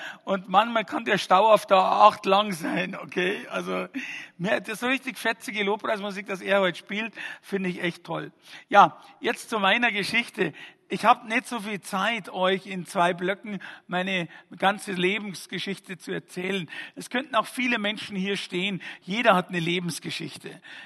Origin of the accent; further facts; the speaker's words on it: Fürstenfeldbruck, Bavaria, Germany; ich komme aus Fürstenfeldbruck genau, ist genau in der Mitte zwischen Augsburg und München.